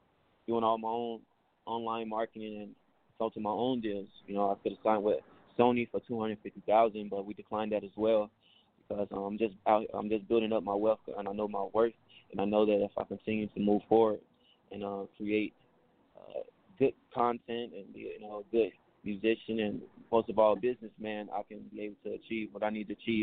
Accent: Chicago, Illinois, United States; born there; Well, you know, I was born in Chicago. I started singing in the church choir at the age of 5.

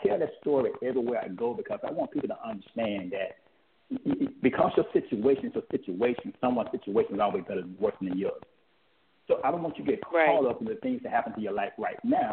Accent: Greenville, Georgia, United States; born there; now in Atlanta, United States; As you stated, you know, I was born in Greenville, Georgia. I live in Atlanta, Georgia right now.

